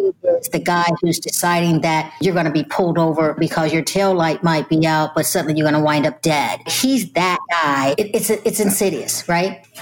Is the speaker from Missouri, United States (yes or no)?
yes; St. Louis, Missouri, United States; And I grew up in St. Louis. I've met this piece of shit before, or pieces of shit like him.